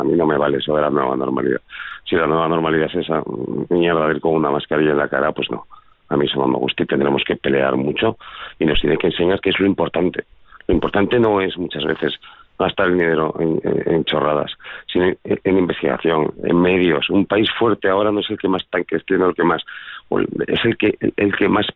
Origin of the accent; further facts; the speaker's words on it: Spain; Al final, todos somos españoles